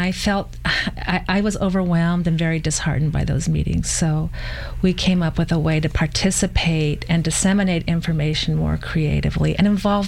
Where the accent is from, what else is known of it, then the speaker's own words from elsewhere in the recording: Portland, Oregon, United States; I'm a native. I'm a second generation native of Portland. I grew up in Arbor Lodge neighborhood, which is near the river.